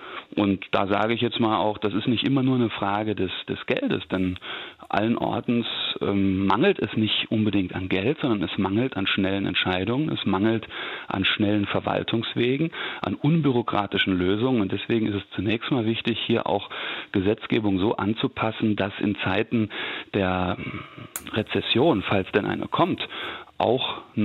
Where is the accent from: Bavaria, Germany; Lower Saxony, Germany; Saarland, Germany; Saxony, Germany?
Saarland, Germany; Ich komme aus dem Saarland, das ist ein solches Bundesland, das nicht im Osten der Republik liegt.